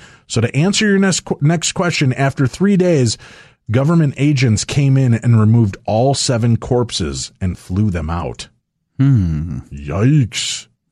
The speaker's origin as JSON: {"language": "English", "town": "San Francisco", "region": "California", "country": "United States", "tie": "born or raised there", "said": "a 1,700 square foot home seemed like a mansion compared to the 900 square foot home I grew up in San Francisco."}